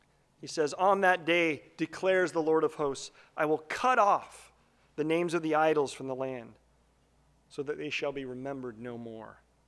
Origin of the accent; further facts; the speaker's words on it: Livermore, California, United States; I grew up in Livermore, California, and there was this fountain in the middle of the town